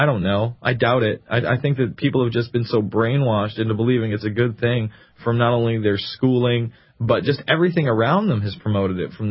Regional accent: New York, United States; I'm not from New York City. I'm from upstate New York.

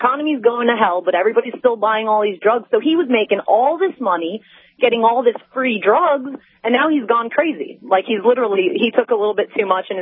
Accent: Miami, Florida, United States; I mean, I grew up in Miami, Florida, so I got into drugs probably at like 10 or 11 years old.

